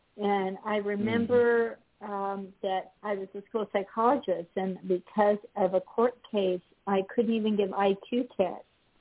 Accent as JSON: {"language": "English", "region": "Texas", "country": "United States", "tie": "born or raised there", "said": "But I grew up here in Texas when everything was segregated."}